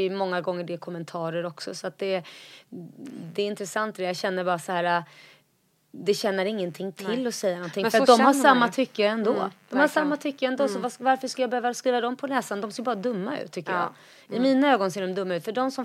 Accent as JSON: {"language": "Swedish", "region": "Småland", "country": "Sweden", "tie": "born or raised there", "also_born_or_lived": "Israel", "said": "Jag är uppvuxen, eller jag har bott i Småland. Från 0 till 7 år. Jag bodde också till och med i Israel i 2 års ålder också."}